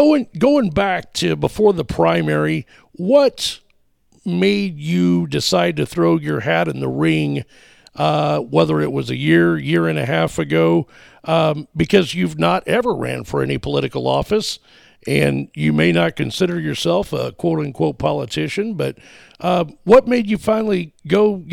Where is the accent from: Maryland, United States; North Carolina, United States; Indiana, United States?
Indiana, United States; moved away; I'm from the Southern Indiana, Washington County area. We have been Masons together in the past. We're from the same part of the county, pretty much. He's lucky enough to still be there. I unfortunately had to move away